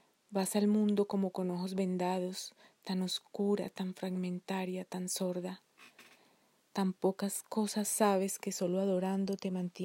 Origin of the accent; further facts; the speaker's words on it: Medellín, Antioquia, Colombia; de Medellín, Colombia.